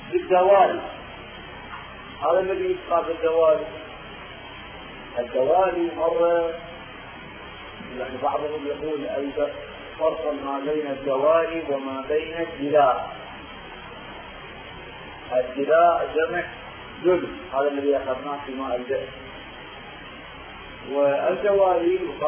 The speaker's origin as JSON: {"language": "Arabic", "country": "Iraq", "said": "قال الذي يسمى عندنا في العراق بيمني"}